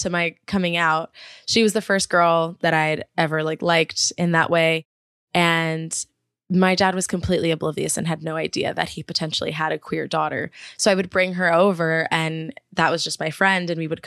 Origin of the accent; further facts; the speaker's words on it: New Jersey, United States; Oh, I grew up in New Jersey.